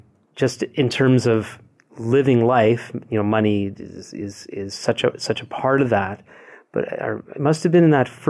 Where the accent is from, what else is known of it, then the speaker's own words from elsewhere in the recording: Montreal, Quebec, Canada; We're both from Montreal, and we're both from Jewish backgrounds.